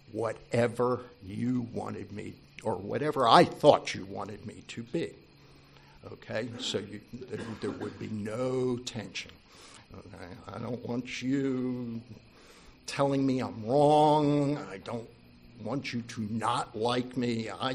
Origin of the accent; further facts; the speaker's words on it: Ocean City, New Jersey, United States; also born or lived in Philadelphia / Cheltenham; we moved from Philadelphia, where I was born, Frankfurt Hospital. We grew up in just over the border in Cheltenham, so I was a city kid for a while, but then we moved down to Ocean City, New Jersey, where I graduated high school ultimately, and became a beach rat.